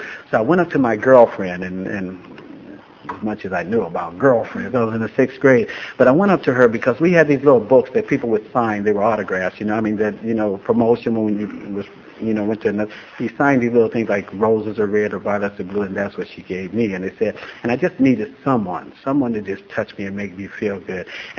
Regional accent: San Diego, California, United States; Like I said, I grew up in San Diego

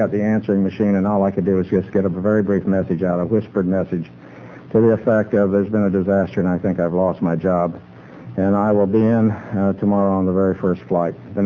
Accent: Wichita, Kansas, United States; now in Georgia, United States; even though I'm introduced from Georgia, I grew up in the Kansas and Oklahoma area. I was born in September of 1938

